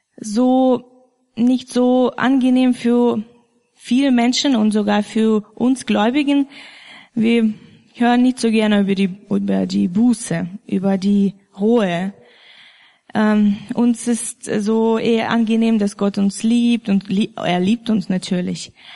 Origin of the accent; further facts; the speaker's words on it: Far East, Russia; German is a second language; now in Germany; ursprünglich komme ich aus Russland. David hat schon erwähnt, aus der östlichsten Grenze, also östlichste Gebiet von Russland. Das liegt in der Nähe von Japan.